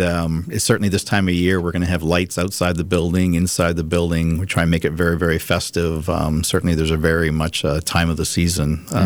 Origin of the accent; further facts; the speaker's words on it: Canada; Hey, I'm a Canadian by background